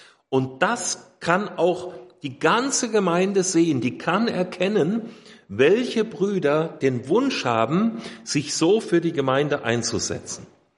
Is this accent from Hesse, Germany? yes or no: yes; Bad Zwesten, Hesse, Germany; Ich bin im Schwalm-Eder-Kreis groß geworden. Bad Zwesten ist mein Heimatort, bei Bad Wildungen, wer das mal gehört hat, südlich von Kassel. Da bin ich aufgewachsen